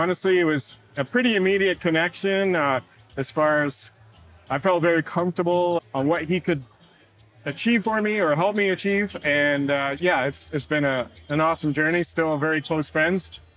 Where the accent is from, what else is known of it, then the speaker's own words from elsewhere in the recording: Ottawa, Ontario, Canada; I am from Ottawa, Canada.